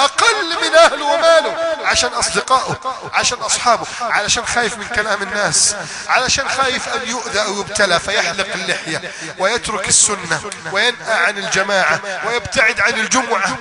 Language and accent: Arabic; Egypt; بلدنا مصر